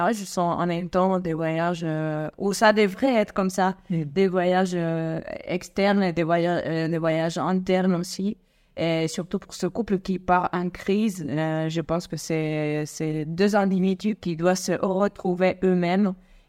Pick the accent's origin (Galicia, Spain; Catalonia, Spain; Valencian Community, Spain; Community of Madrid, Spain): Galicia, Spain; Vigo; Alors, moi, je viens du nord d'Espagne. Ma ville, c'est Vigo. On a la plage là-bas et j'adore la mer